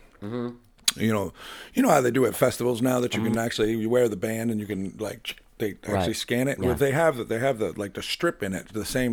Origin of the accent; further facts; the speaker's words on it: New York, United States; I'm growing up in New York.